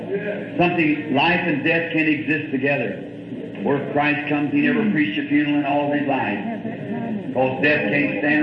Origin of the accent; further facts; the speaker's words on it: the South, United States; I'm a Southerner. I'm emotional.